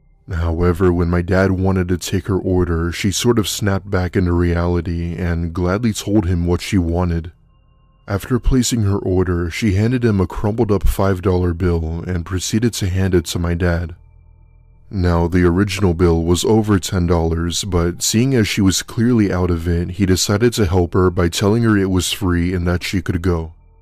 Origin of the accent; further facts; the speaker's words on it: Cincinnati, Ohio, United States; I worked as a waitress at a local diner in my hometown of Cincinnati, Ohio. Don't even get me started with the Ohio jokes.